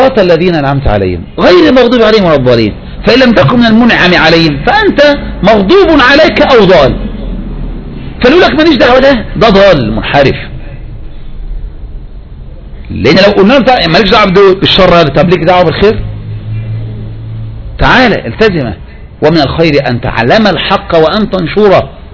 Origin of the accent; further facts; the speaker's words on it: Tunisia; ده احنا عندنا في تونس ولا بلد عربي